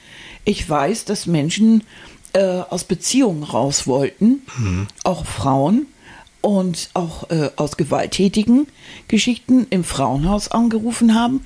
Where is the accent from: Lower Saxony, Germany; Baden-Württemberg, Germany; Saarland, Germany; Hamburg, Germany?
Hamburg, Germany; wir sind Hamburger.